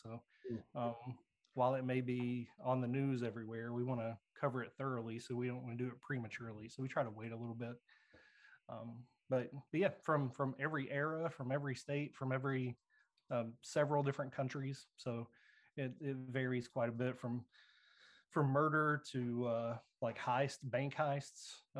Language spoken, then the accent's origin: English; Kentucky, United States; I'm from Kentucky, he's from Tennessee